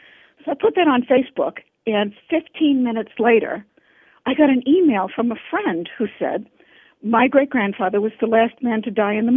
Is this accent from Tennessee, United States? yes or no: no; Chicago, Illinois, United States; No, I'm from Chicago.